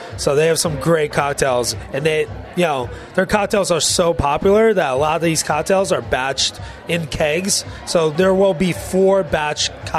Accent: Philadelphia, Pennsylvania, United States; I am a Philly guy.

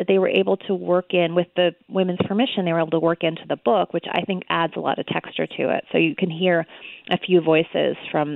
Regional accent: New York City, New York, United States; I'm from New York City and I talk fast.

